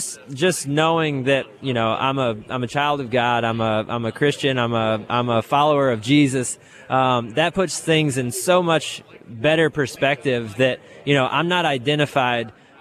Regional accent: Tampa, Florida, United States; And I grew up in Tampa, Florida.

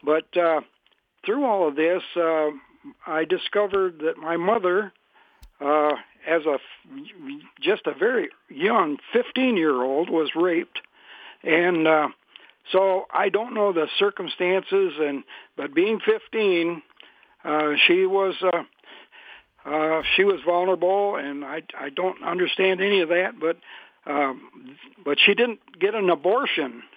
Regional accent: St. Joseph, Missouri, United States; born there; I was born in St. Joseph, Missouri. Well, in the area, I really don't know where it was, but it was Missouri.

